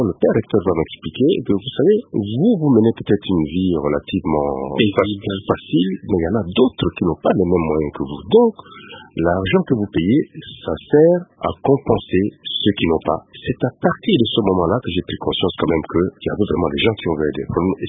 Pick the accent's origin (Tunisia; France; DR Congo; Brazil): DR Congo; Kwilu; chez nous, dans le Kwilu